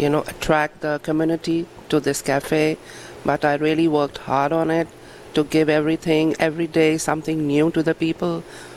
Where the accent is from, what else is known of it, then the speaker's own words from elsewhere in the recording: India; English is a second language; moved away as an adult; also born or lived in Europe; I'm from India, and I lived in Europe for 20 years. I came here and I have 3 kids.